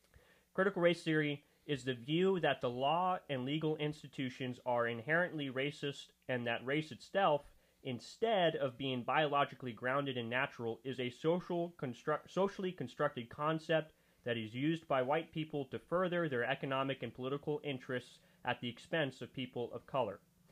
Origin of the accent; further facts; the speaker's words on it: United States; born there; I am American, but that's only because I was born in America and I have both my parents are American.